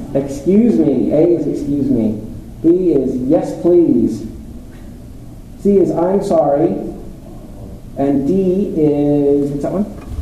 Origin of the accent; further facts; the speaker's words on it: Canada; this is the kind of dilemma that I faced as a Canadian, learning Japanese